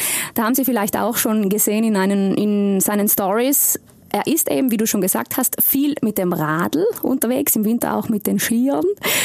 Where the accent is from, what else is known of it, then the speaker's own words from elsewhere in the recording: South Tyrol, Italy; auch als Südtiroler in den Bergen.